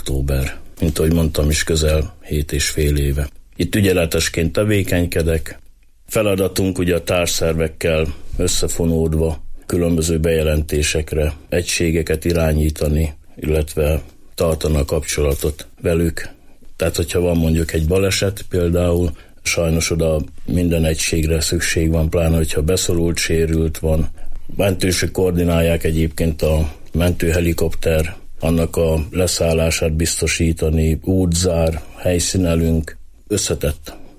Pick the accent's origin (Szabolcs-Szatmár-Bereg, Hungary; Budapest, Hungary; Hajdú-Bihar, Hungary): Hajdú-Bihar, Hungary; Majd lévén, hogy hajdúsági vagyok, azért hazahúzott a szívem, tehát Hajdúnálláson nem volt akkor lehetőség, és így kerültem Debrecenbe.